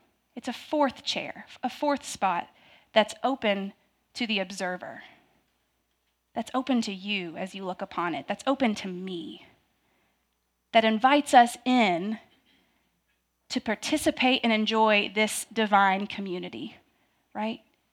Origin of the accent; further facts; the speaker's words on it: Louisville, Kentucky, United States; Because not just from Louisville, but I grew up right here, right over there, and there, right over there, in Middletown.